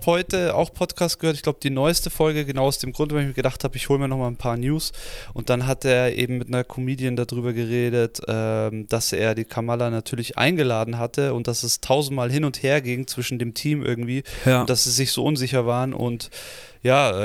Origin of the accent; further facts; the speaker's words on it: Germany; also für uns als Deutsche, wir denken ja immer, dass wir ähnlich sind und ähnliches System haben und demokratisch sind und alles.